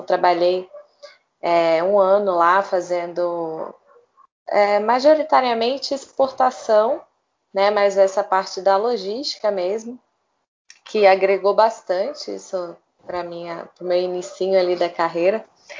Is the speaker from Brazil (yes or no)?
yes; Espírito Santo, Brazil; Eu sou do Espírito Santo, então estagiei no Banco do Estado lá 2 anos